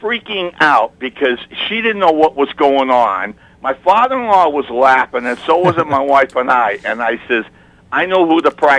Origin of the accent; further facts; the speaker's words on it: Newburyport, Massachusetts, United States; I grew up in the Newburyport area, so I know the whole entire area like the back of my hand.